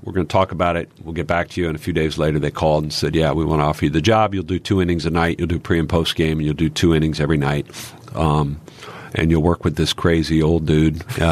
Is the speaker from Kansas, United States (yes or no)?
no; Texas, United States; Growing up in Texas, football is king.